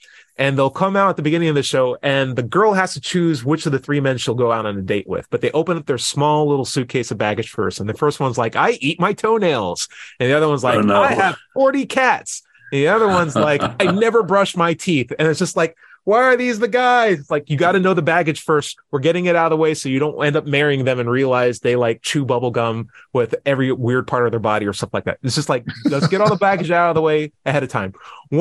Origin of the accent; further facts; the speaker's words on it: Georgia, United States; it was frightening because I came from Georgia at that time, in the U.S., the South.